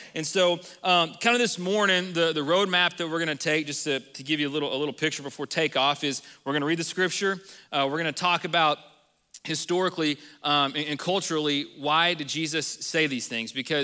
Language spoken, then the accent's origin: English; Texas, United States; now in Iowa, United States; that's because we're from Texas and we're redneck and we go mudding, okay? So that wasn't because we were moving to Iowa.